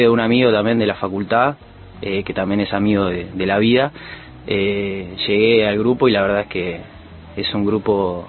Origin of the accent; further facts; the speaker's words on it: Coronel Suárez, Buenos Aires Province, Argentina; now in Buenos Aires, Argentina; Del interior de Coronel Suárez. En Fagua hay una linda bandita de nuestro pueblo, que somos 12.